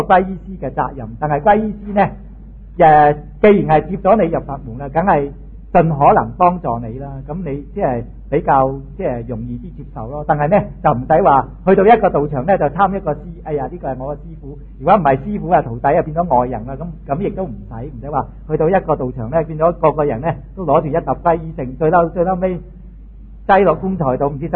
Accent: China; 這個呢係我哋中國人嘅禁忌

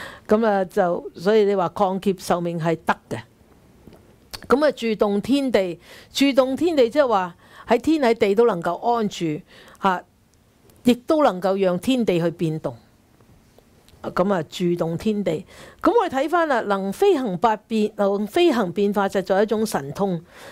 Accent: Guangdong, China; 我們廣東人神神地的

